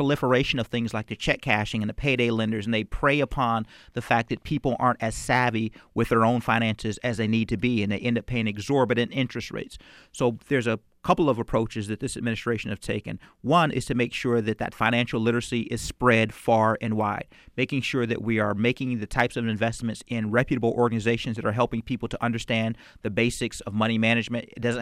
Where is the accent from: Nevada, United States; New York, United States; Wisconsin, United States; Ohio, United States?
Ohio, United States; Youngstown; my hometown, Youngstown, Ohio